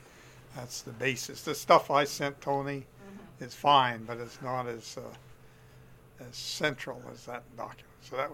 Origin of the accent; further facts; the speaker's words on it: Canada; I was here as a Canadian, a graduate student, observing with the 85-foot telescope.